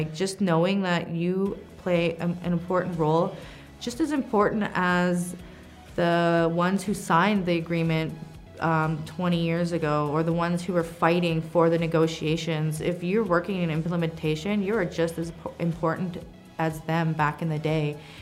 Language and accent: English; Carcross, Yukon, Canada; I am from Carcross. I'm Carcross Tagish First Nation